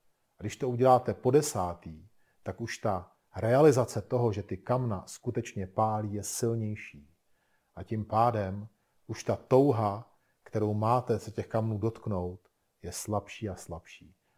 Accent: Prague, Czechia; já jsem vyrůstal v Praze, kde jsem podědil byt

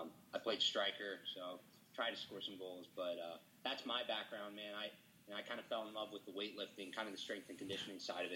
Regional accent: Columbus, Ohio, United States; I grew up pretty much in Columbus. I'm from around here, been here most of my life

